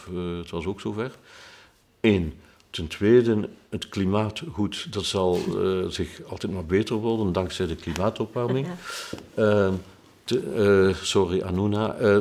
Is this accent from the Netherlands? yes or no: no; Flanders, Belgium; heel onze geschiedenis door de Belgische staat zelf, als Vlaming.